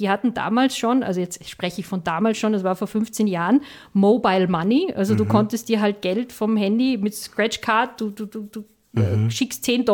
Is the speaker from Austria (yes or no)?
yes; Austria; ja, ich bin eine Österreicherin, ich lebe gerne hier, ich bin gerne wieder